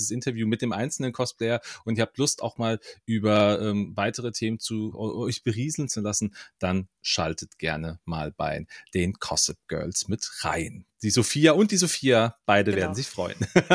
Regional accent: Hesse, Germany; ich bin aber aus Mittelhessen, ja, das ist wir sind auch ganz besonders.

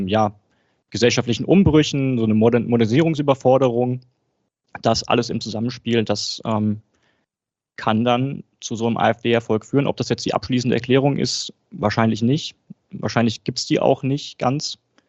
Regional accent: West Germany, Germany; ich bin selber in Westdeutschland geboren und sozialisiert

